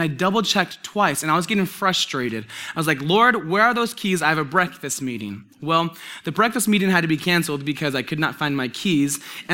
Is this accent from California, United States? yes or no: yes; Murrieta, California, United States; We're from Murrieta, so we live in a big bowl, and so mountains are everywhere.